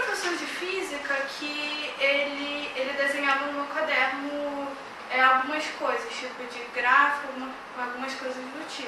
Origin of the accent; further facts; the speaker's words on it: São Gonçalo, Rio de Janeiro, Brazil; São Gonçalo.